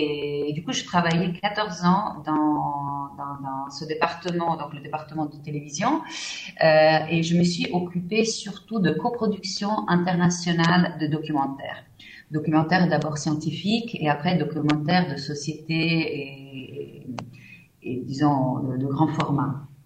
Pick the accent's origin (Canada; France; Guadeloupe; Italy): Italy; French is a second language; moved away as an adult; now in Switzerland; Alors, oui, donc moi je suis italienne, je suis arrivée en Suisse en 2001